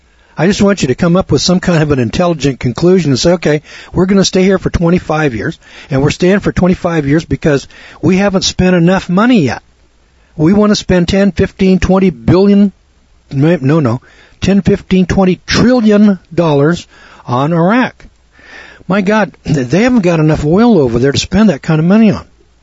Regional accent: United States; my common sense says to me as an American, it just makes more sense to go spend the money in New Orleans.

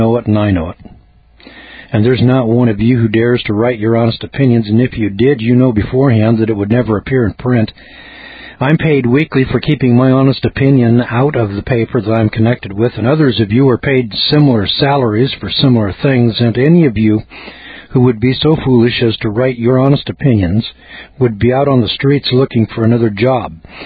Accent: California, United States; I'm from California, so it wasn't too surprising that like San Francisco, which is expecting the big one

